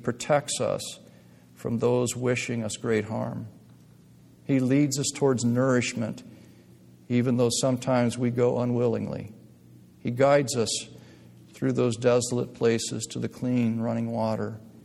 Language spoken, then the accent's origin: English; United States; Growing up in America, I feel that the majority of the biblical analogies concerning sheep and shepherds are lost on us.